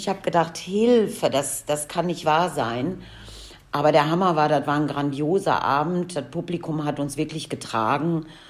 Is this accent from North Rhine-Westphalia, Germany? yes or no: no; Munich, Bavaria, Germany; born there; Übrigens bin ich in München geboren, ne?